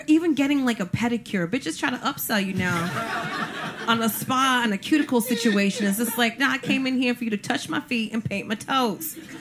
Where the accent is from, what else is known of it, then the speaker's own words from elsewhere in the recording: New Jersey, United States; Because, like, I'm from Jersey. I had a car in Jersey.